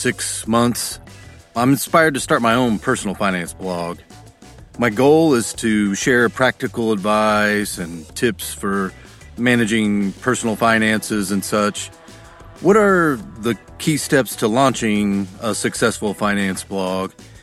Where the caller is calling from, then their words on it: Toronto, Ontario, Canada; from Toronto.